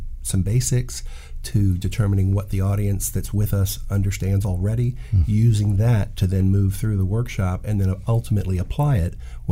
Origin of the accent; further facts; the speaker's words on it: Miami, Florida, United States; now in Tallahassee, United States; between where I grew up in Miami and where my then wife grew up in Milton.